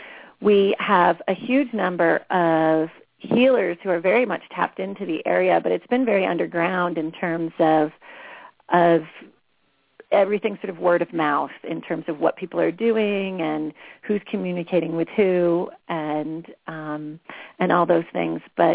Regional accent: New England, United States; I grew up originally on the East Coast in New England, and I spent a huge amount of time as a youth in Europe traveling there.

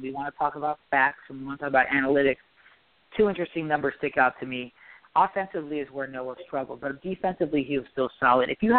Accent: New York, United States; So growing up in New York, playing, watching the Knicks, you know that this fan base is starved for a championship.

